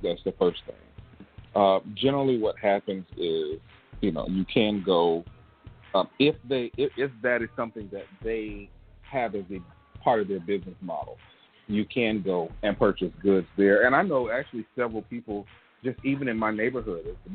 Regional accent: Gulfport, Mississippi, United States; Just in my hometown, Gulfport, Mississippi, there's 34th Street Holistic Garden where you can go and buy a plot of land and farm and grow food there.

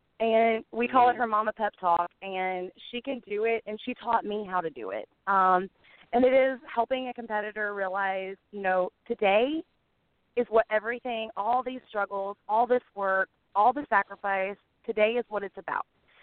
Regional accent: the South, United States; accent: Southern; I always say her last name wrong, but it's my southern accent.

